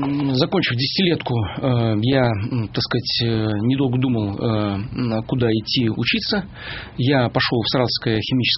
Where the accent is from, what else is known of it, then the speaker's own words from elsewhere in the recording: Shikhany, Saratov Oblast, Russia; Я родился и вырос в Шиханах.